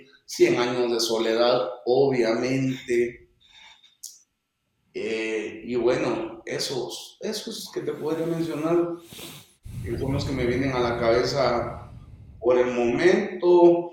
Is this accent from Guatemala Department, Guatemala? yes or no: yes; Guatemala City, Guatemala Department, Guatemala; born there; Yo nací aquí en la capital.